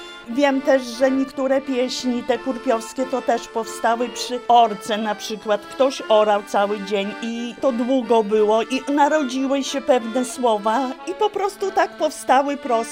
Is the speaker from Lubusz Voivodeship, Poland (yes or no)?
no; Nowogród, Podlaskie Voivodeship, Poland; No jestem z Nowogrodu, a tak się składa, że nawet z sąsiedztwa skansenu. Urosłam tutaj, zestarzałam się już.